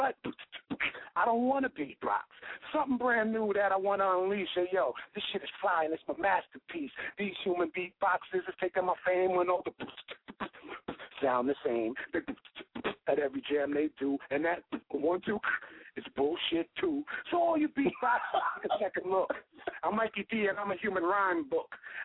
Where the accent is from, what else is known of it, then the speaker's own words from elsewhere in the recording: Lawton, Oklahoma, United States; And then I'm from Lawton. You know what I mean?